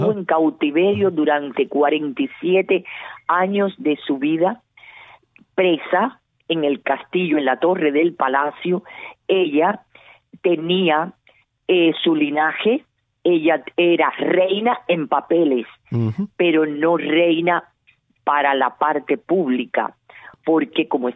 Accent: Cuba; Pero nosotros como cubanos dijimos

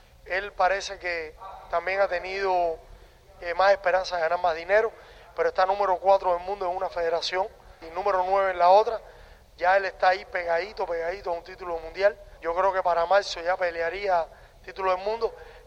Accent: Cuba; Bueno, un gran saludo a mi pueblo. Pronto estaré por allá ayudando a Judo Kickboxing, a las artes marciales mixtas cubanos.

